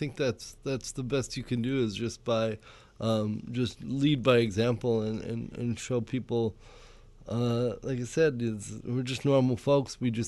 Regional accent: Cameroon; born there; I was born in Cameroon, West Africa.

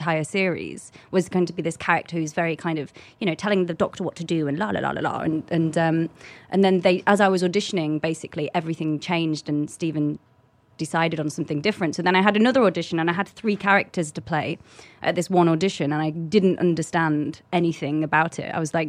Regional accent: Blackpool, North West England, United Kingdom; I was born in a place called Blackpool, which basically is the Pleasure Beach, which is this huge theme park.

